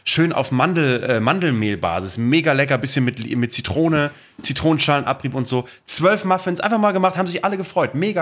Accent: Bremen, Germany; aus meiner Heimatstadt, aus Bremen-Vegesack

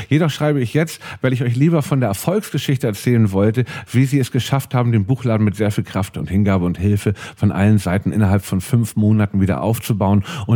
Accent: Cologne, North Rhine-Westphalia, Germany; Ich komme aus Köln

